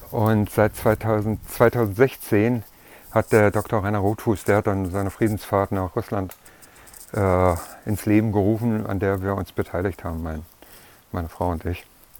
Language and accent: German; East Germany, Germany; ich bin in einem christlichen Elternhaus aufgewachsen in der DDR.